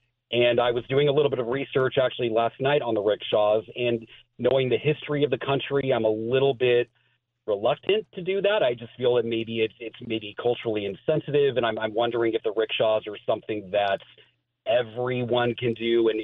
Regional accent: Portland, Oregon, United States; I heard a listener call in about Portland, Oregon, which happens to be my hometown.

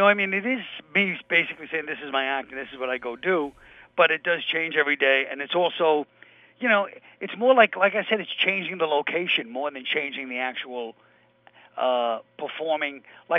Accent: Brooklyn, New York, United States; It's about me growing up in Brooklyn and a combination of that and ethnicity.

